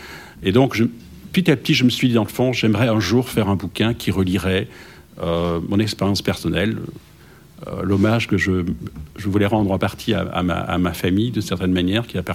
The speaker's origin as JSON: {"language": "French", "town": "Liège", "region": "Wallonia", "country": "Belgium", "said": "J'étais le seul belge parmi une délégation française. « Ah, vous êtes belge, d'où venez-vous » Je disais « Je viens des Ardennes. » Au départ, je venais de Liège"}